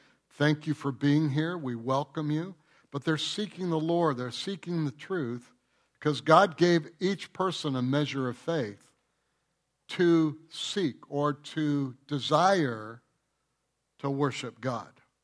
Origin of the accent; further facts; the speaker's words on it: Detroit, Michigan, United States; I was born and raised in Detroit, and then just outside of Detroit.